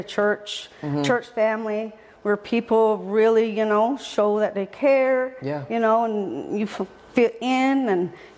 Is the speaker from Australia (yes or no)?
no; Pilly's Island, Newfoundland and Labrador, Canada; I'm from the Green Bay, a little town called Pilly's Island.